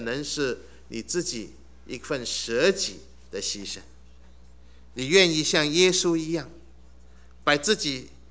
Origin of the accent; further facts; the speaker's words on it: China; 我们知道老一辈的我们中国人都会也有这种情节